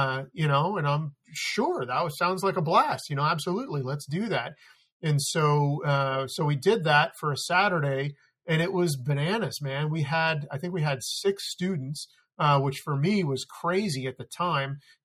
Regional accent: California, United States; now in Idaho, United States; even though I was born in Southern California, you know, I grew up, you know, doing all the skateboarding

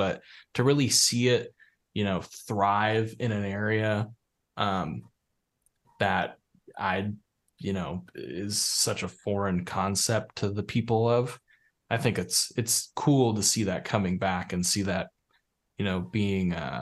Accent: Racine, Wisconsin, United States; and I'm from Racine, Wisconsin. I'm right between Milwaukee and Chicago

